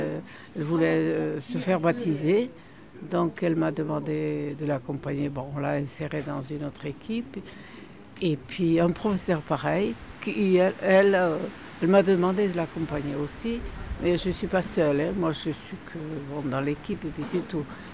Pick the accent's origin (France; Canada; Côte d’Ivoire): France; Nouvelle-Aquitaine; moi j'arrive, je suis du Pays Basque, d'accord, mais je reviens 50 ans après